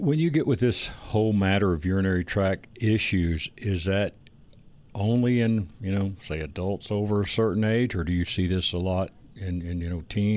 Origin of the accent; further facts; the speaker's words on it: Garland, Texas, United States; now in Denver, United States; I grew up in the Garland, Dallas area, but now live in Denver.